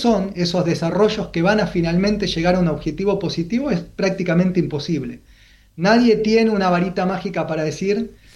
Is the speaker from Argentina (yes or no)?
yes; Argentina; Uno se siente orgulloso como argentino